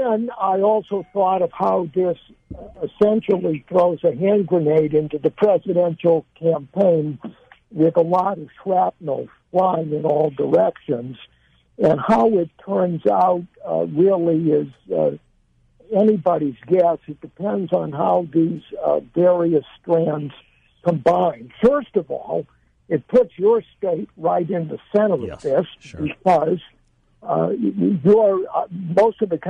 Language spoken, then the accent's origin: English; Massachusetts, United States; Representative Kennedy from my home state of Massachusetts